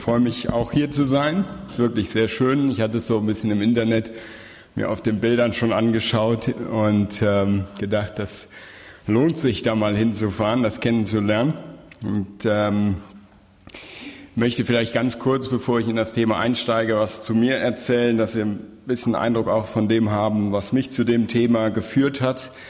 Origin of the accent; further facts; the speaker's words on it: North Rhine-Westphalia, Germany; accent: Rhenish; komme aus Bonn, vielleicht auch nicht ganz unwichtig, das noch zu erwähnen, dass man auch weiß, wo ich herkomme. Manche sagten mir schon, ich hätte ein bisschen rheinländischen Dialekt mitgebracht. Also das liegt wohl daran, studiere in Bonn seit 6 Jahren und komme aus der Region von Düsseldorf.